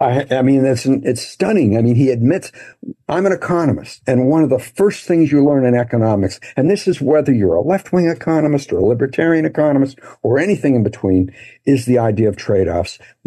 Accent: Canada; I grew up in Canada, as I mentioned

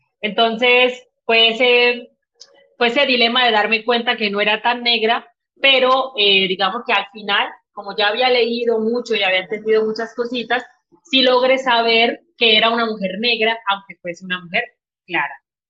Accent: Sucre, Colombia; also born or lived in Caucasia; now in Medellín, Colombia; soy hija del Caribe Sabanero en la Unión Sucre y también soy de Caucasia.

